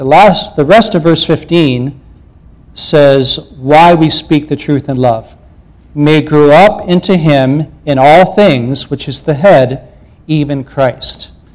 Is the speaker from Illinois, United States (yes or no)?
yes; Chicago, Illinois, United States; despite my looks, I am an American. So I grew up in Chicago